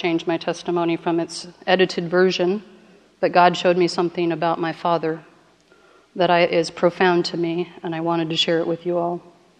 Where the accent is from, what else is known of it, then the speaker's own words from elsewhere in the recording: Portland, Oregon, United States; also born or lived in Tacoma, Washington; I was born in Portland, Oregon, and I've lived here and in the suburbs most of my life.